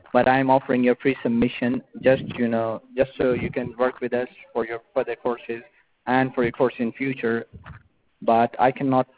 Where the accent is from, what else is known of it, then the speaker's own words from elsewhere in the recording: United States; now in San Jose, United States; I am from States and I work here in this company, which is located